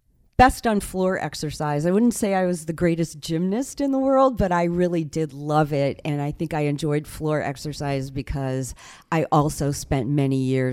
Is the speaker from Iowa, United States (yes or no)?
yes; Sioux City, Iowa, United States; I grew up right here in Sioux City, Iowa.